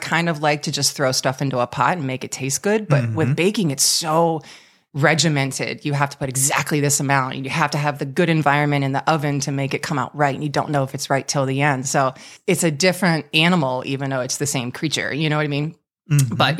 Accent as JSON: {"language": "English", "town": "Napa", "region": "California", "country": "United States", "tie": "born or raised there", "also_born_or_lived": "Huntington Beach", "said": "I think at that point we were in Napa because I was born in Huntington Beach and then we moved to Napa."}